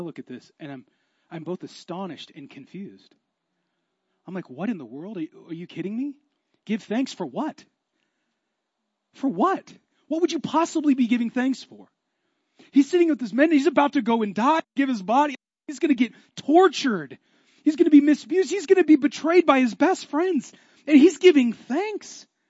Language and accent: English; Seattle, Washington, United States; I'm from Seattle, so what we're experiencing is what we call liquid sunshine.